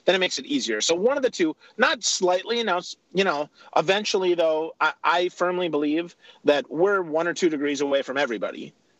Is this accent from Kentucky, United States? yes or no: no; Wisconsin, United States; I'm from Wisconsin. I'm not a big fan of Illinois